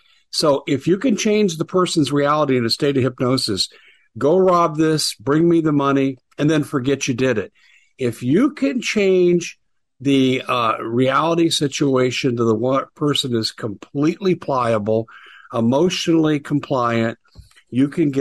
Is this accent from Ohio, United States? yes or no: no; Aurora, Colorado, United States; But I'm from Aurora, and I have sources there, and I heard the same thing over and over.